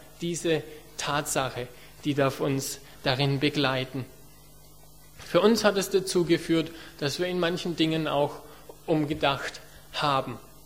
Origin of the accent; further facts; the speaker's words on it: Germany; ich war spät dran, ich bin Deutscher, ich will pünktlich sein.